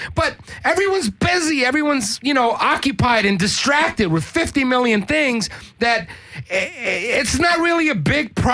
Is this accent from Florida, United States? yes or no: no; New York, United States; Okay, I'm originally from New York.